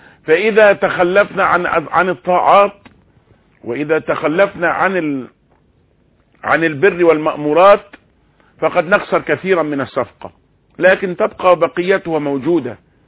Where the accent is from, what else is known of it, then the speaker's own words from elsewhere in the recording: Egypt; أننا كمصريين